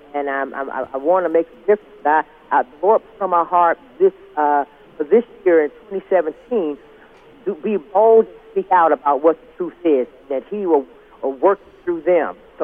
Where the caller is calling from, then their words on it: Maryland, United States; I'm from Maryland. I listen to you every Saturday and every Sunday.